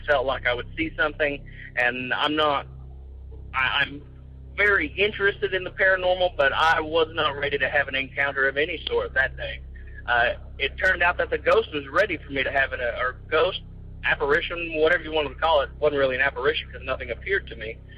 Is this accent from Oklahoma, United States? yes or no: yes; Oklahoma, United States; I'm from Oklahoma. I'm 26 years old.